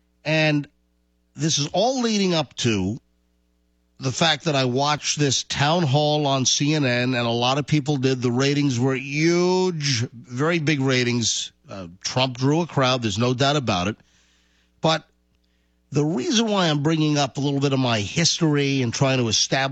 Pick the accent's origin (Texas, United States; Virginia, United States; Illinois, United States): Virginia, United States; Virginia Beach; also born or lived in New York City, New York / Rockland County, New York; And, I lived in New York until I was three, in the city, in Queens, till I was three. And then we moved to Rockland County, where I lived until I was 11, and we moved to Virginia Beach.